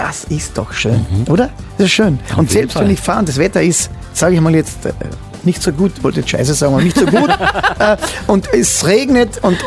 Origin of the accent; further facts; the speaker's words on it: Carinthia, Austria; wir kommen aus der Knock Alm Gegend, Knock Gebiet, Knock Alm Straße, wunderschönes Gebiet bei uns in Kärnten.